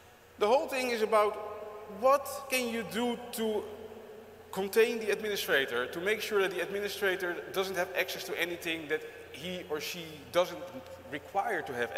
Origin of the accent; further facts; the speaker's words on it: Netherlands; I'm an architect from the Netherlands